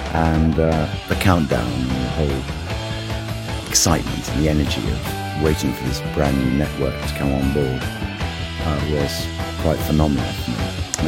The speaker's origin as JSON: {"language": "English", "region": "Midlands", "country": "United Kingdom", "tie": "born or raised there", "said": "Because I was brought up and lived in the Midlands"}